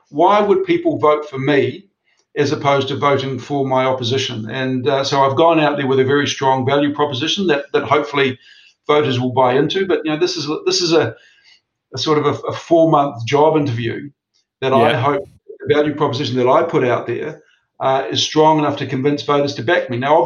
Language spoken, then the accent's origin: English; Napier, Hawke's Bay, New Zealand; when I turned up in Napier, which is my hometown